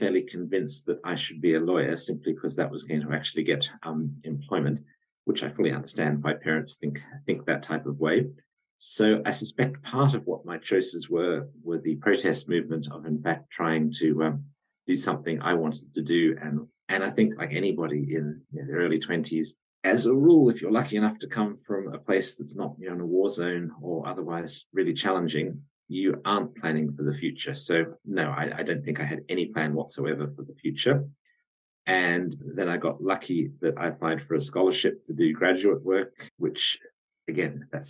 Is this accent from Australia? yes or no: yes; Australia; Well, I'm Australian by origin